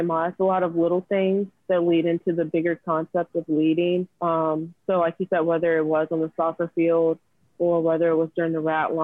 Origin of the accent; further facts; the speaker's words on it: Chesapeake, Virginia, United States; So I'm from Chesapeake, Virginia. I was in Air Force Junior ROTC in high school.